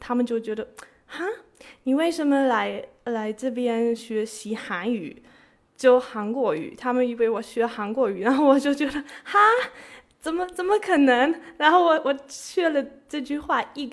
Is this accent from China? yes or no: no; Germany; Chinese is a second language; 我来自德国，今年28岁。